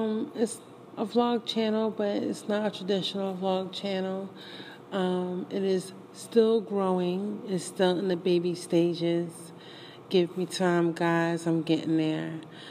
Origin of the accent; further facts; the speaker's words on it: Harlem, New York, United States; also born or lived in Brooklyn; because I am from BK, and I grew up in Harlem World. Yes, grew up right in Harlem.